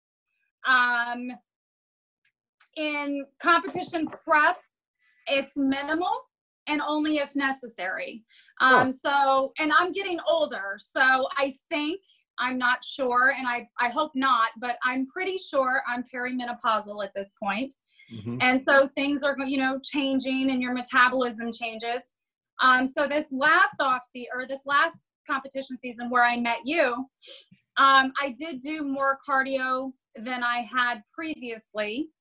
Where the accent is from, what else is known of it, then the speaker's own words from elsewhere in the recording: Texas, United States; I like protein. I'm a Texan.